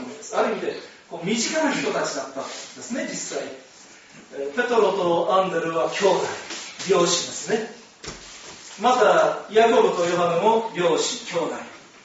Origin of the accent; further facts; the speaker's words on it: Tohoku, Japan; また東北人というのは今ではもうテレビも普及してですね、もうとても標準語を語りますので、私もこうなんかこう標準語っぽく語ってますけれども